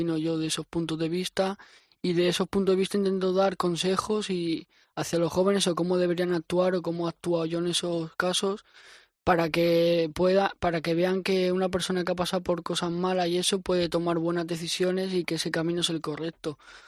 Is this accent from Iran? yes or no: no; Valencia, Valencian Community, Spain; yo soy de Valencia y ahí se dice mucho Nano, Tete.